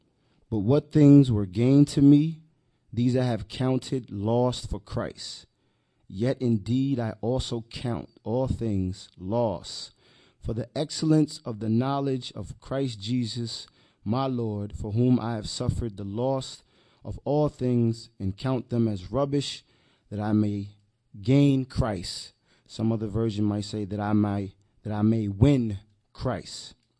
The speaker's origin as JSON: {"language": "English", "town": "New York City", "region": "New York", "country": "United States", "first_language": "Spanish", "second_language": "English", "said": "first say I'm originally from the Bronx, New York, Yankees. By way of Latin America, my mother's from Colombia and my father's from Cuba, hence"}